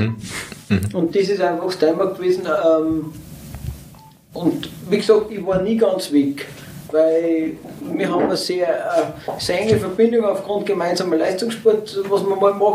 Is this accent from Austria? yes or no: yes; Upper Austria, Austria; Ich bin einfach ein sehr verbundener Mühlviertel und ich war eigentlich jedes Wochenende da. Ich habe am Donnerstag aus Wien weg.